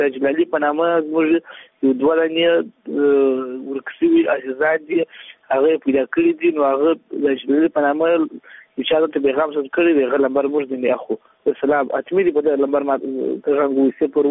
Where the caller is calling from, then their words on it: Helmand, Afghanistan; د هلمند ولایت نن اړیکه نیولې ده.